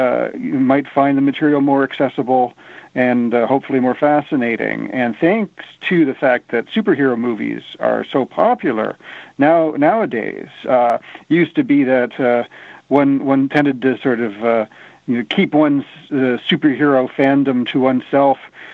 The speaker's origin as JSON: {"language": "English", "region": "Ontario", "country": "Canada", "tie": "born or raised there", "also_born_or_lived": "Boston, United States", "said": "I grew up in Ontario, but I went to school at Harvard in Boston."}